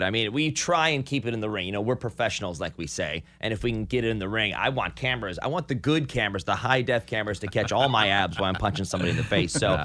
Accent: Cleveland, Ohio, United States; For the longest time, my family and friends and parents, I grew up in Cleveland, they just thought I worked on Monday and Tuesday nights.

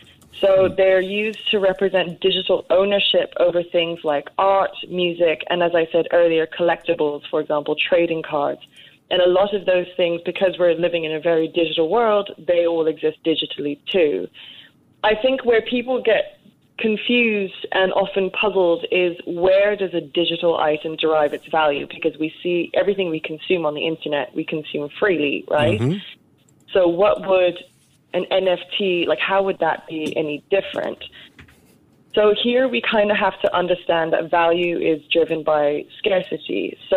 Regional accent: England, United Kingdom; I'm English

